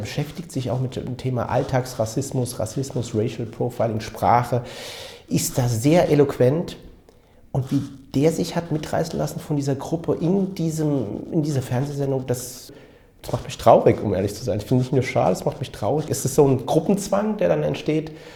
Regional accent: Frankfurt, Hesse, Germany; ich bin gebürtiger Frankfurter mit pakistanischen Wurzeln

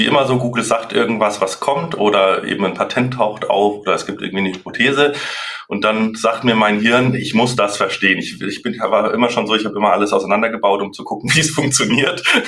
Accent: Munich, Bavaria, Germany; Ich bin ursprünglich aus München, aber jetzt seit 6 Jahren im schönen Franken gelandet.

